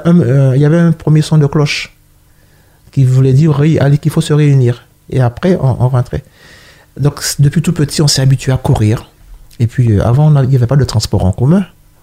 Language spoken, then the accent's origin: French; Guadeloupe, France; Et puis, tout petit, chez moi, parce que je suis originaire de la Guadeloupe, et on aimait courir.